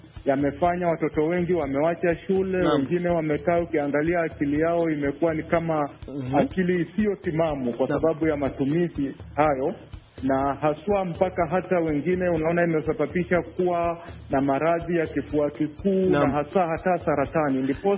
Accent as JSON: {"language": "Swahili", "town": "Ilungu", "region": "Vihiga County", "country": "Kenya", "said": "hasa katika kijiji changu chenye natoka huko sehemu za Ilungu Bunyore katika jimbo kuu la Vihiga."}